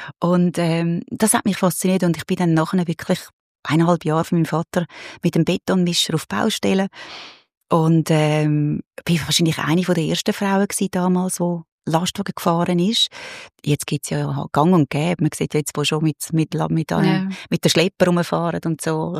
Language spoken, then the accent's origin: German; Switzerland; wir als Schweizer